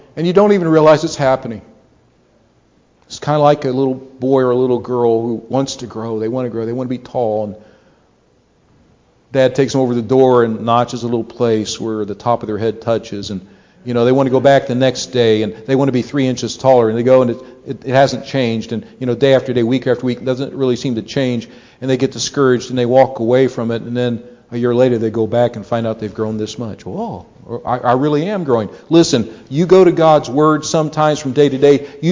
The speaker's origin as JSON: {"language": "English", "country": "United States", "said": "I'm not condemning that because I'm an American too and I like my independence also."}